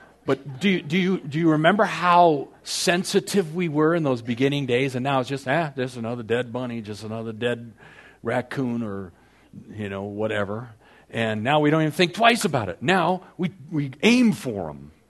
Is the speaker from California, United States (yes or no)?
yes; San Diego, California, United States; See, I grew up in North Park, in the city.